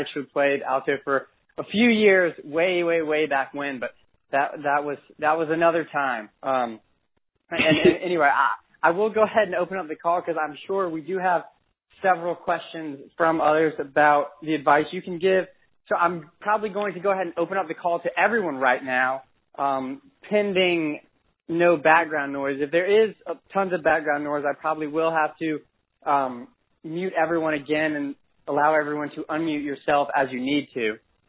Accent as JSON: {"language": "English", "region": "the South", "country": "United States", "accent": "Southern", "said": "there you can catch my nice Southern accent as well if you enjoy that."}